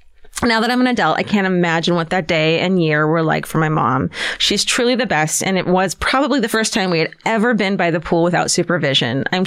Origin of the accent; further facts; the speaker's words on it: Florida, United States; When I was 3 years old growing up in Florida, I was in the backyard with my 5-year-old cousin playing, you guessed it, near our family's pool.